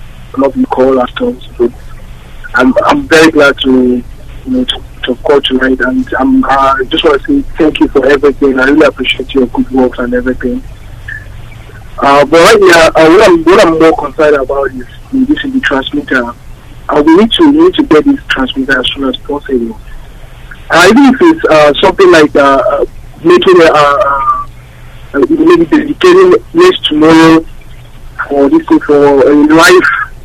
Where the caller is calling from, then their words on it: Ukraine; I'm calling from Ukraine.